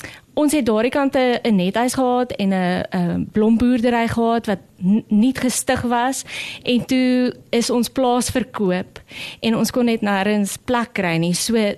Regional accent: Springs, Gauteng, South Africa; also born or lived in Delmas; Oorspronkelijk van Springs en Delmas af. In Gauteng, Mpumalanga, net so op die grens.

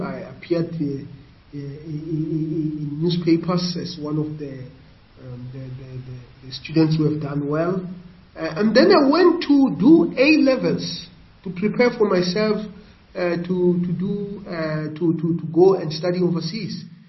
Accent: Limpopo, South Africa; if you were growing up in Venda, you know, there was not even in television. Certainly we did not have television in our home.

